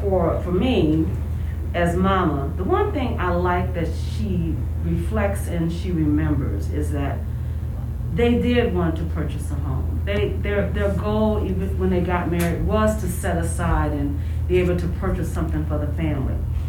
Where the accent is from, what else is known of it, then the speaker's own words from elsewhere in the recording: Mississippi, United States; moved away; I was a country girl because I grew up in Mississippi, but my family moved north.